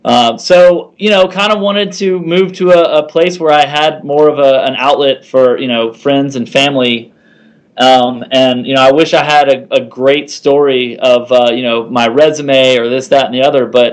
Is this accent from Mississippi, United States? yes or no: yes; Mississippi, United States; I grew up in Mississippi